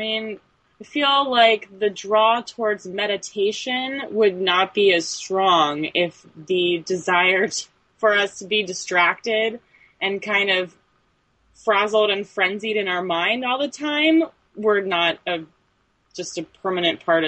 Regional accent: Pennsylvania, United States; Yeah, I grew up in Chester County, which is like on the border of Amish country.

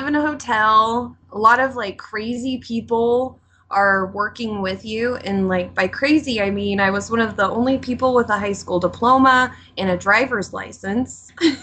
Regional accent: Texas, United States; born there; Oh, and I was born in Texas, so I lived there for a while, but I don't really remember living there.

